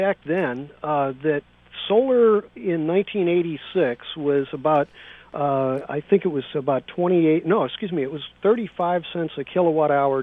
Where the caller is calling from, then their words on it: San Francisco, California, United States; I'm calling you from San Francisco